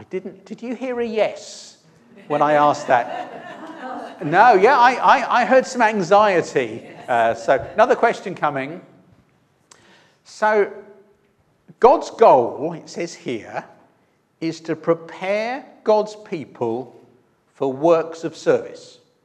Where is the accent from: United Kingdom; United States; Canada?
United Kingdom; London; I used to live in London. I'm a Londoner. I lived in London 42 years.